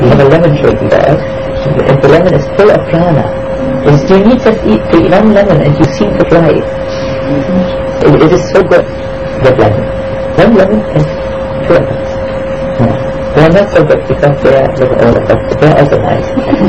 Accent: Germany; then we come from Germany, we are very disciplined people

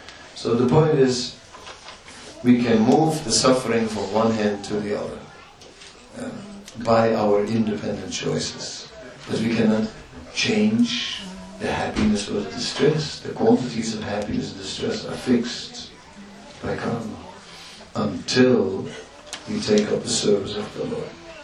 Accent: Netherlands; English is a second language; I said, I can swim, I'm from Holland, we can swim.

